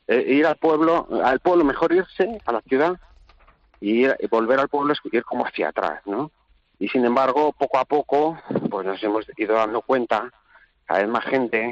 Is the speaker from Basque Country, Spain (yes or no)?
yes; Basque Country, Spain; born there; Yo no nací aquí porque, bueno, como tantos otros, nací en la inmigración, en el País Vasco, ¿no? Que tanta gente acogió de Castilla en los años 60 y 70, pero luego volvimos, cuando yo era un niño todavía